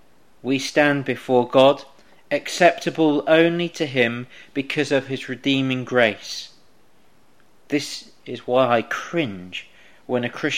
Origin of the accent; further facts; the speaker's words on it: Coventry, West Midlands, United Kingdom; growing up in Coventry, living and hanging out with the mates I did